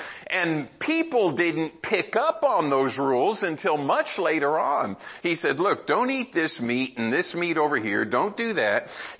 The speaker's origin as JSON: {"language": "English", "region": "Arizona", "country": "United States", "said": "I'm from Arizona. There is not a, the air is so hot and so dry, there's no allergy in that air."}